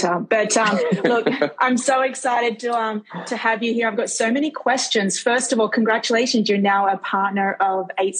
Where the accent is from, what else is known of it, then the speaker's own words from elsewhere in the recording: Australia; now in New York City, United States; So I'm from Australia. I live in New York City.